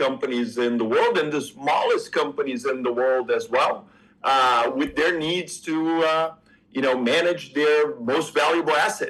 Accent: Brazil; accent: Brazilian; English is a second language; I am from Brazil. That's why the accent, started three different startups in Brazil.

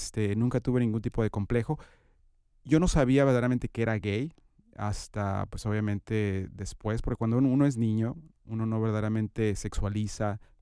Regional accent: Guadalajara, Jalisco, Mexico; Mi mamá es de un pueblo que se llama Santa Cruz de las Flores, Jalisco. Yo verdaderamente crecí en Guadalajara, que es la ciudad, pero estuve intermitentemente entre Guadalajara y el pueblo

